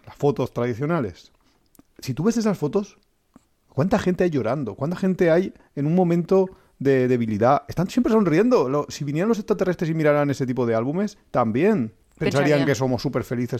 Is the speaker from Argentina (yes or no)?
no; Spain; Siendo español, incluso se disfruta a veces más viajando dentro de España.